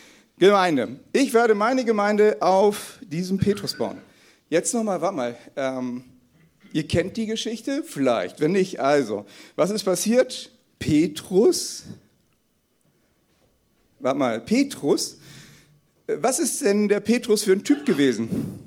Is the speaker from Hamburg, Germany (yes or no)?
yes; Hamburg, Germany; Ich komme eigentlich aus Hamburg, ich bin so ein Hamburger Jung, ne?